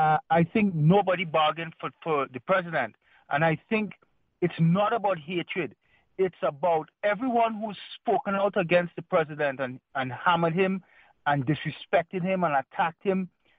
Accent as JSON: {"language": "English", "country": "Canada", "lives_now": "United States", "said": "I am now a legal resident of the United States. Even though I'm a Canadian citizen, I've gotten my permanent residency from America."}